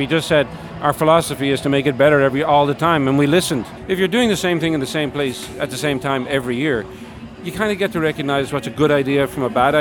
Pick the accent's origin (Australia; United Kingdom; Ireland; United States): Ireland; now in Canada; I come from Ireland, and I don't think you can hold something like this.